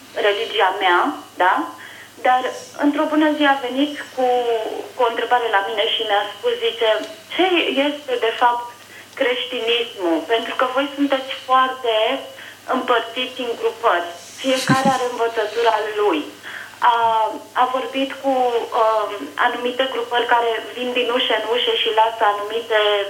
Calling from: United Kingdom; și vă sunt din Marea Britanie.

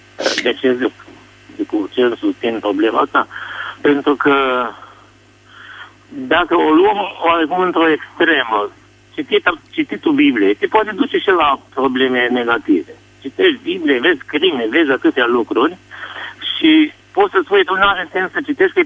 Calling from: Arad, Arad County, Romania; din Arad.

